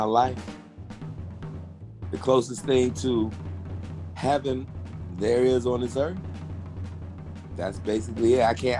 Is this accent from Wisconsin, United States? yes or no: no; Chicago, Illinois, United States; born there; I was born 1971 in Chicago, South Side of Chicago. I'm from a family of 9 brothers and sisters.